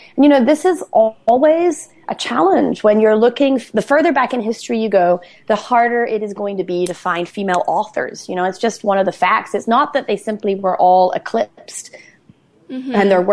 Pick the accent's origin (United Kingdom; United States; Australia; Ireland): Ireland; Well, the short answer is that I'm Irish.